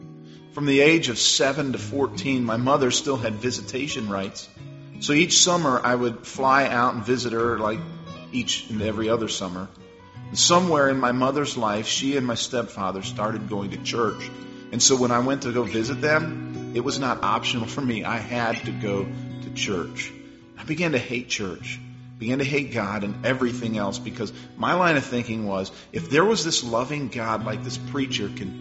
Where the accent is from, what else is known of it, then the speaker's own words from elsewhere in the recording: Bryn Mawr, Pennsylvania, United States; born there; I was born in 1969 in Bryn Mawr, Pennsylvania. My mother was 19 years old. My father, he was 20.